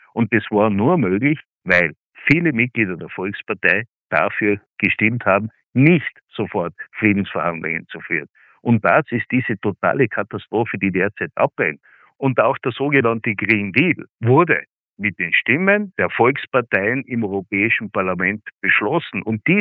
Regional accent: Tyrol, Austria; Wenn Sie sich die Situation der kleinstrukturierten Landwirtschaft, zum Beispiel bei uns in Tirol, anschauen.

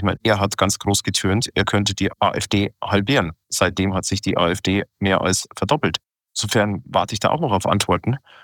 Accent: Munich, Bavaria, Germany; Und ich bin aus München. Ich weiß, was das bedeutet.

